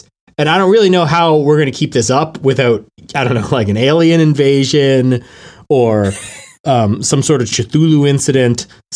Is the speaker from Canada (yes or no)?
yes; Canada; We don't have airplanes in Canada